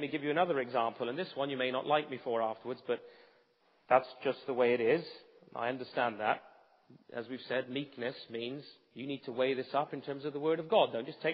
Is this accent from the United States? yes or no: no; England, United Kingdom; Now, I suggest to you, even though you're Canadians and I'm English, that this is insanity.